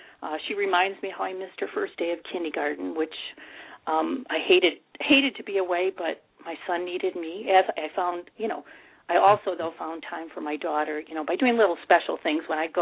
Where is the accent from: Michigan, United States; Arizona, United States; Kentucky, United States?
Michigan, United States; Well, you know, I was born and raised in Michigan.